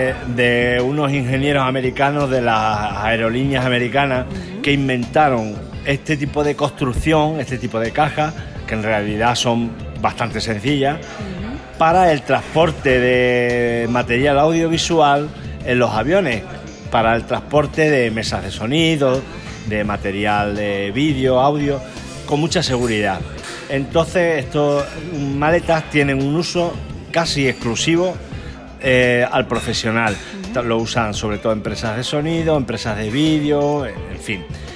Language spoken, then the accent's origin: Spanish; Jerez de los Caballeros, Extremadura, Spain; also born or lived in Badajoz; Yo soy un chico de Jerez de los Caballeros, aunque nací aquí en Badajoz porque es donde había hospitales y donde y donde se nacía normalmente en la capital. Más concretamente en la Cruz Roja, donde está hoy la clínica Los Naranjos.